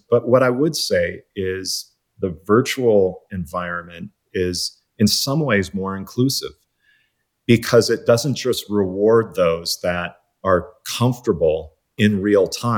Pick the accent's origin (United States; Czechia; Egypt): United States; Midwest; And that's kind of growing up in the Midwest, which was predominantly white.